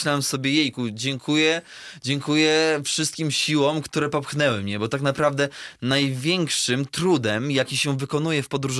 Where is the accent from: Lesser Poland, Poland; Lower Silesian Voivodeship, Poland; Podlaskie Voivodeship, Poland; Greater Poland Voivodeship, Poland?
Podlaskie Voivodeship, Poland; białego człowieka, takiego jak ja z Podlasia